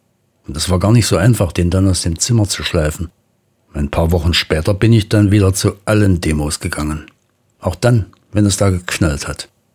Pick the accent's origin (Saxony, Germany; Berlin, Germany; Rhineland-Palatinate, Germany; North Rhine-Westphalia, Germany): Berlin, Germany; Spandau; sogar in Spandau, wo ich herkomme